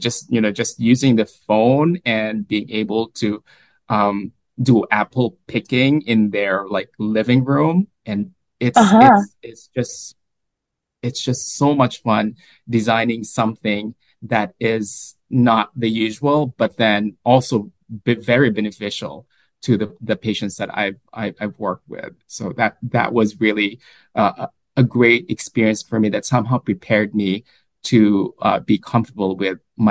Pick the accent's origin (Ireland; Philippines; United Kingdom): Philippines; now in United States; I am, as what Patricia mentioned, I am also a Filipino American. I came here to the United States in 2007